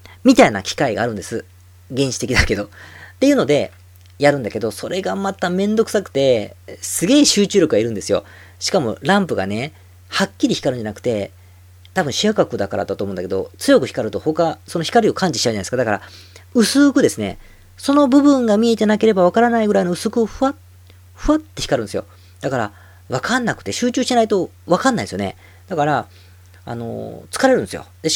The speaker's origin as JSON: {"language": "Japanese", "region": "Osaka", "country": "Japan", "said": "大阪人みたいに、大阪人だからと思ったら"}